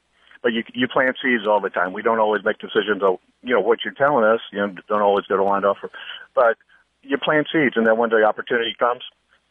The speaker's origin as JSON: {"language": "English", "region": "New Jersey", "country": "United States", "lives_now": "St. Louis, United States", "said": "And I'm from Jersey originally."}